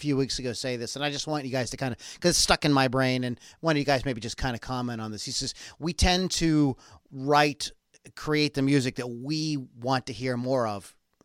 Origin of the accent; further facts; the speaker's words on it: Pittsburgh, Pennsylvania, United States; there's a sign in the background that says says Pirates, and I'm from Pittsburgh, and our baseball team is the Pirates